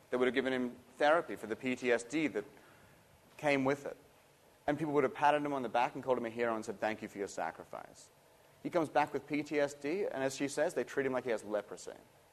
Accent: New York, United States; I come from New York. I can get therapy.

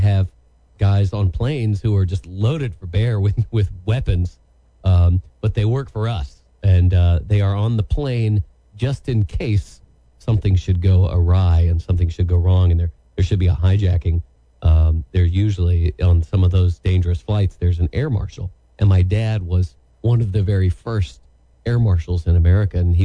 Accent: Atlanta, Georgia, United States; born there; I was born in Atlanta.

